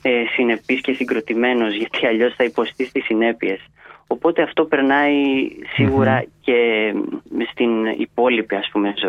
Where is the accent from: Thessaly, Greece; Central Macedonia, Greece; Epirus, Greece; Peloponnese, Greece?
Peloponnese, Greece; Vlachiotis; Εγώ μεγάλωσα στο Βλαχιό της Λακωνίας.